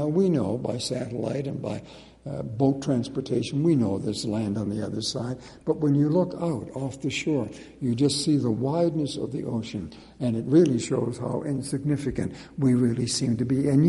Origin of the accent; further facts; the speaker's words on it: Nova Scotia, Canada; I've often done it when I grew up in Nova Scotia and was in Nova Scotia